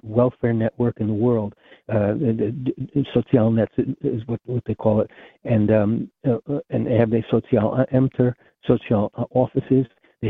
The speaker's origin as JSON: {"language": "English", "country": "United States", "tie": "born there", "said": "No, I was born in the United States to a German."}